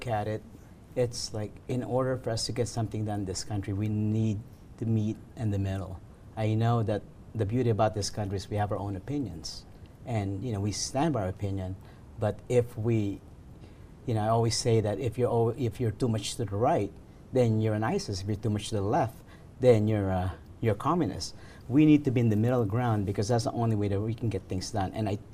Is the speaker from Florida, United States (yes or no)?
no; Los Angeles, California, United States; also born or lived in Arizona / Nevada; I grew up in Los Angeles, educated in Arizona, and I had an opportunity to move to Nevada.